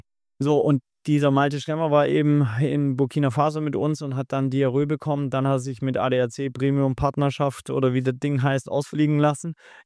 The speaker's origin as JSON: {"language": "German", "region": "Baden-Württemberg", "country": "Germany", "said": "Ich bin Schwabe"}